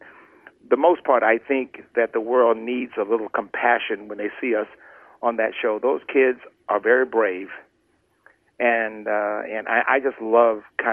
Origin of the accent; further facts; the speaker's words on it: Houston, Texas, United States; he made me feel like we grew up together back in Houston, Texas.